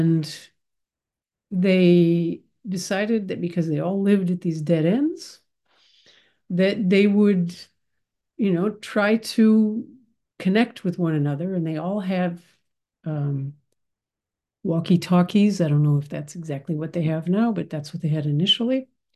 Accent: United States; As soon as they found out that I was from America, they were like, "Why are you here then?"

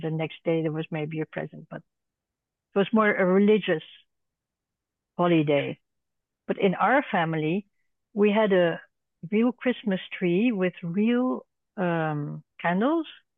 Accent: Netherlands; English is a second language; I'm from Holland, but my family is German and part English.

